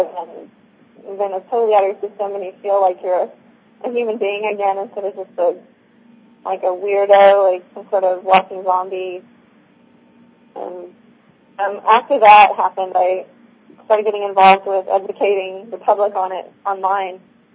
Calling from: Texas, United States; I'm calling from Texas, and I'm calling with myself. I'm a voter.

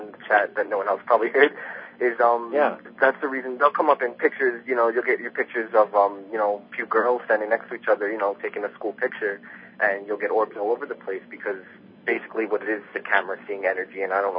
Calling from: New York, United States; I'm from New York.

